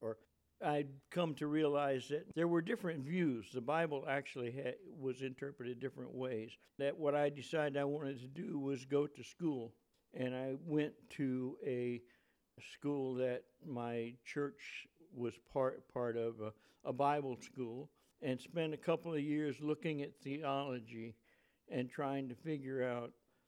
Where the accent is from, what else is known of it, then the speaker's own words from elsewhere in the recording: Elberta, Alabama, United States; born there; I was born in Alabama, in a town of Alberta, which is down on the coast of Alabama.